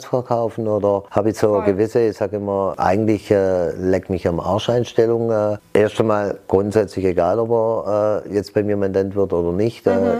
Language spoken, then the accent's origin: German; Stuttgart, Baden-Württemberg, Germany; Ich bin ja gebürtiger Zuffenhäusener.